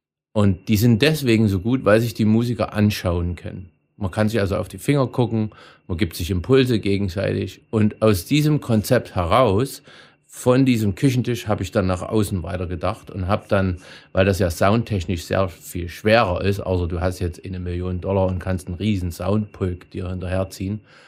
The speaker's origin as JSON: {"language": "German", "town": "Zwickau", "region": "Saxony", "country": "Germany", "tie": "born there", "said": "Jo. Ich bin ja auch in Zwickau geboren."}